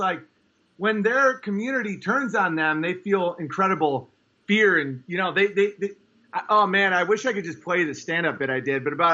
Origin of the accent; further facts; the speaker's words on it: New York, United States; You know, I'm from New York State, not New York City, but people knew firefighters that died.